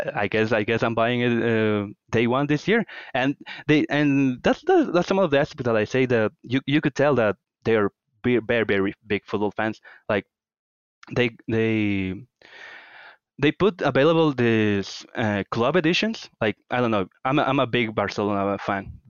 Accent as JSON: {"language": "English", "town": "Riobamba", "region": "Chimborazo", "country": "Ecuador", "said": "I'm from Riobamba. It's a much, much smaller city. Very, very beautiful."}